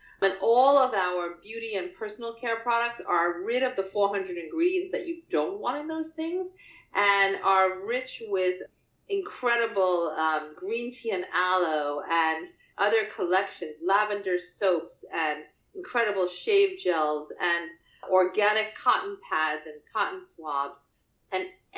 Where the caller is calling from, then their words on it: San Francisco, California, United States; I'm in San Francisco, California, in the beautiful Presidio, right past the Golden Gate Bridge.